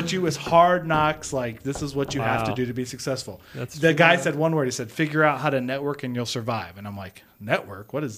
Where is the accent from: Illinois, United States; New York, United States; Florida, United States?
Illinois, United States; born and raised in Illinois. I don't like to brag about that, but it shaped who I am today.